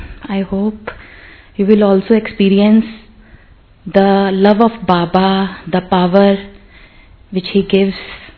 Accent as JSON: {"language": "English", "town": "Jalandhar", "region": "Punjab", "country": "India", "said": "from Jalandhar."}